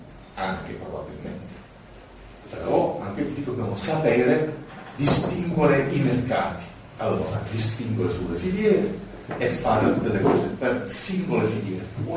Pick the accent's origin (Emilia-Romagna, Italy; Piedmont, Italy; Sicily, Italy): Sicily, Italy; quello che abbiamo noi come siciliani.